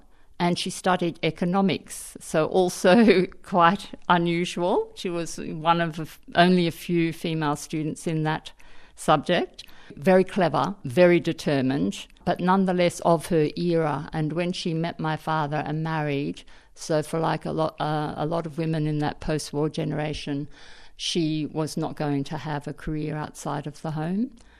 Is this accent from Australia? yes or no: yes; Katoomba, New South Wales, Australia; also born or lived in Sydney; I was born in Sydney, but my family didn't live there. They lived in Katoomba. It's a small town in the Blue Mountains. So I was taken back there and spent my first 7 years in the Blue Mountains. And I regard that as my home country